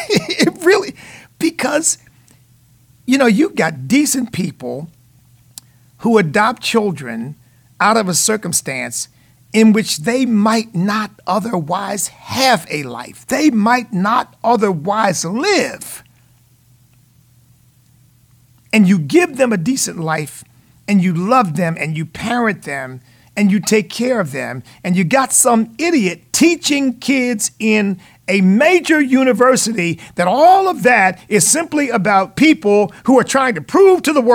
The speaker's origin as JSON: {"language": "English", "country": "United States", "said": "I guess because I'm an American of African descent, I can say that without anybody calling me a racist."}